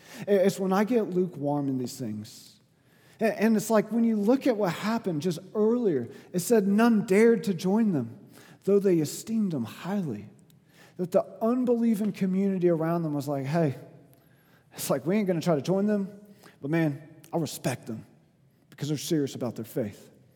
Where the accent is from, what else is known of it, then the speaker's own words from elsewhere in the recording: Bible Belt, United States; I'm from the Bible Belt, and I walked in, and I was like, man, this is kind of weird and different.